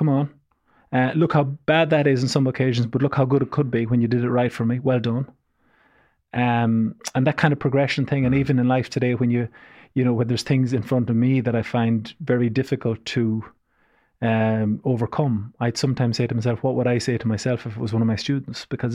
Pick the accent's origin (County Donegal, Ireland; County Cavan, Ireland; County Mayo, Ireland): County Mayo, Ireland; Claremorris; I grew up in Claremorris in the west of Ireland.